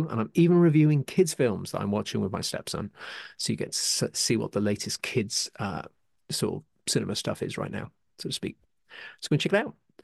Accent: United Kingdom; I'm very proud as a Brit

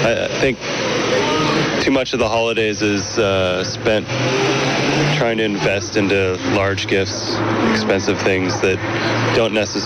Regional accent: Santa Cruz, California, United States; from Santa Cruz.

